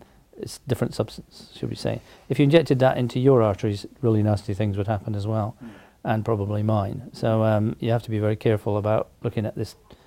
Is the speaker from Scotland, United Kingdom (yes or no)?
yes; Scotland, United Kingdom; being a Scotsman, when I was at medical school, Scotland